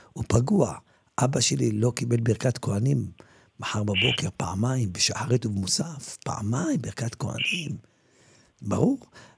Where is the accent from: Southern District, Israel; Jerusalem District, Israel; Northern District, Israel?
Northern District, Israel; Safed; אני יליד צפת, אני מכיר מה זה שלג, אין לי בעיה. ילי צפת, חוויתי שלגים עד הברך.